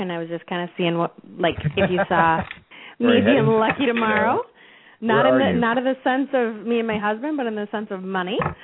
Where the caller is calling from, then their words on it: Minnesota, United States; I'm calling from Minnesota.